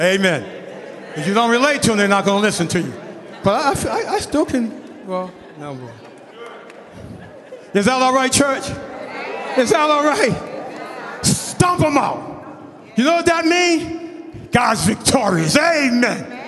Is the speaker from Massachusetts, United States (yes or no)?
yes; Boston, Massachusetts, United States; One thing I give my mother credit of, growing up in Boston, Massachusetts, it was a little tough for us.